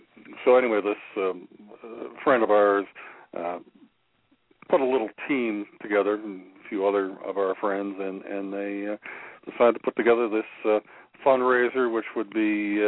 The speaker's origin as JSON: {"language": "English", "country": "Canada", "said": "Of course, being a Canadian, I was insured up here."}